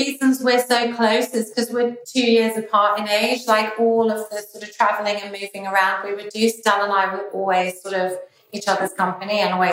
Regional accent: London, United Kingdom; we grew up in London

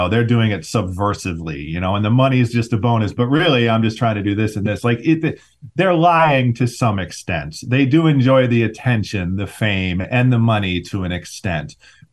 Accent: Ohio, United States; I grew up mostly in Ohio.

